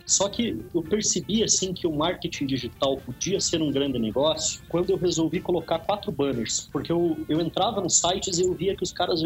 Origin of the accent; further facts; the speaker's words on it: Curitiba, Paraná, Brazil; also born or lived in Ponta Grossa / Palmeira / Campo Mourão; Eu sou nascido em Curitiba, mas eu morei em outras cidades também no interior do Paraná.